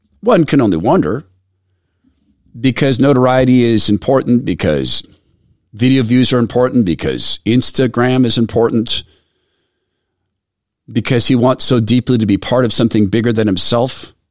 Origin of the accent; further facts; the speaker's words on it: Spokane, Washington, United States; And I grew up in Spokane, Washington, and I had to ask my mom, why does she talk that way?